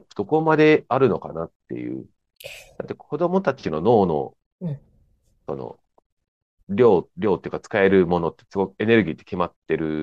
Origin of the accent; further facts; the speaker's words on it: Tokyo, Japan; その自分が子供の時は東京にいたんで、